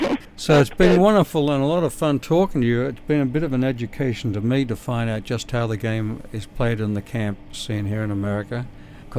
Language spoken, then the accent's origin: English; Australia; also born or lived in England; now in United States; I grew up in Australia. I'm 76 years old, as the listeners know.